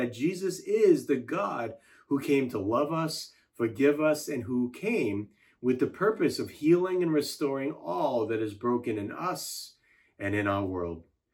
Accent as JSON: {"language": "English", "town": "Brookline", "region": "Massachusetts", "country": "United States", "tie": "born or raised there", "also_born_or_lived": "Singapore", "said": "took my wife Kelsey to Brookline, Massachusetts, the very place where I grew up once my family and I moved here from Singapore."}